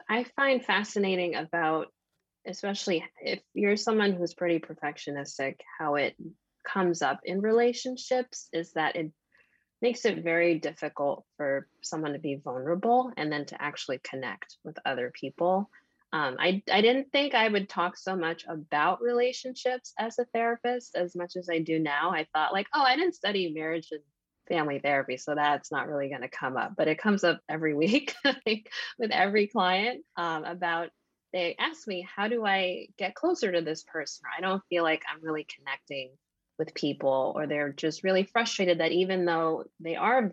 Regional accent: New York City, New York, United States; It was so different than how I was raised as a young Black girl growing up in New York City. I mean, New York City is already a pretty intense city to live

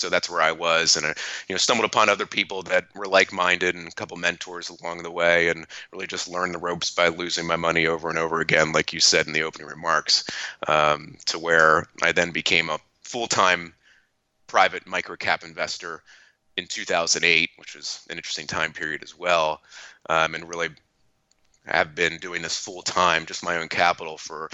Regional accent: Lancaster, Pennsylvania, United States; I'm from Lancaster, Pennsylvania, so that's the southeastern corner of Pennsylvania.

